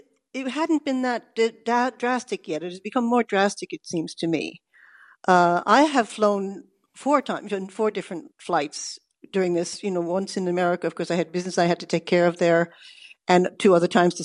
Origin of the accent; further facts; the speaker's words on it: Italy; Originally I came from Italy.